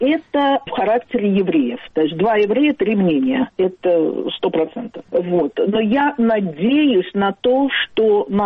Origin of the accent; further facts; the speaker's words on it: Baku, Azerbaijan; now in Israel; Я из Баку, да, я из Баку.